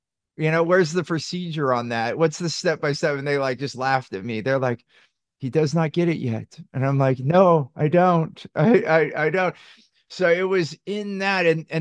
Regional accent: Silicon Valley, California, United States; So I grew up in Silicon Valley.

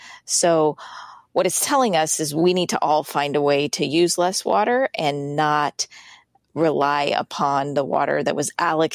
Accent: Las Vegas, Nevada, United States; When I was born, there was about 300,000 people living in the Las Vegas Valley, and today there's over 2.3 million.

